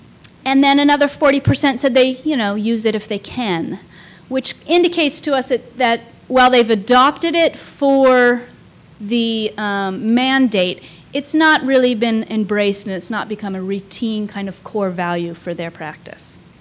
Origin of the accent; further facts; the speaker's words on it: Tacoma, Washington, United States; I grew up in Tacoma, so I know that area well.